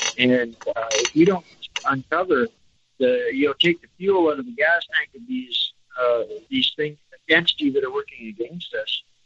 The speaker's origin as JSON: {"language": "English", "country": "Canada", "said": "Like, I'm a Canadian."}